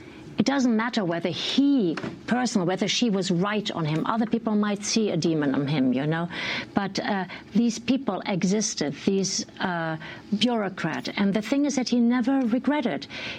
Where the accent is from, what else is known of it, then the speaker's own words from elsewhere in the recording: Bremen, Germany; born there; English is a second language; I was born in Bremen.